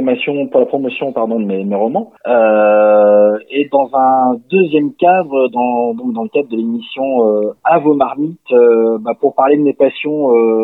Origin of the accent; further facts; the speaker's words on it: Neuville-de-Poitou, Nouvelle-Aquitaine, France; j'ai bientôt 42 ans. Voilà, je suis de Neuville de Poitou